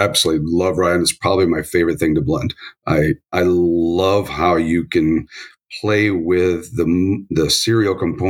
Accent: Michigan, United States; I grew up in West Michigan. My family was originally from here, and we moved up that way.

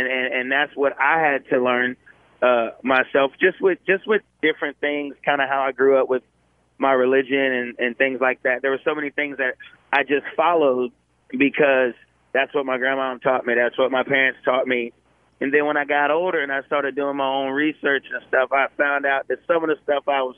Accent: Milton, Delaware, United States; growing up where I grew up in Milton, Delaware, you know, all my dad listened to was country music.

